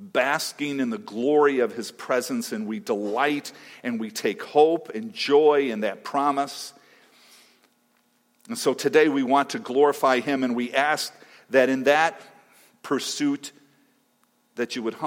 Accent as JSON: {"language": "English", "town": "Hazel Park", "region": "Michigan", "country": "United States", "tie": "born or raised there", "said": "I grew up in Hazel Park, Michigan. That's just north of Detroit."}